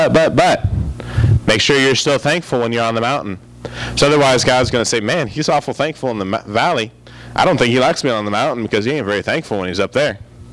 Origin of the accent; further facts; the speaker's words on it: United States; born there; So I'm thankful I was born in America.